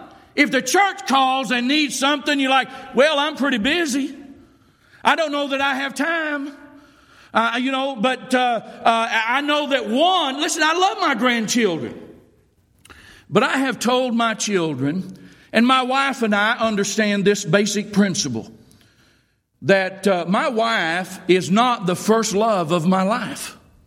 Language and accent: English; Wynnewood, Oklahoma, United States; born there; I was born in Wynnewood, Oklahoma. Now, y'all may not ever even know where that is.